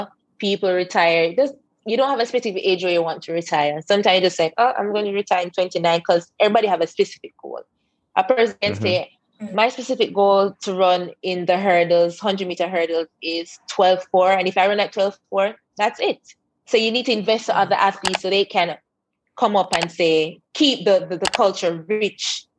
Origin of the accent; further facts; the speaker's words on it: Mandeville, Manchester Parish, Jamaica; And I'm from Mandeville.